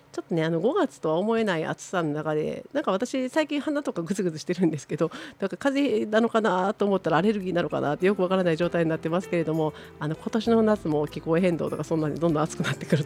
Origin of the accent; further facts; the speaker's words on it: Osaka, Japan; 私は大阪から来たので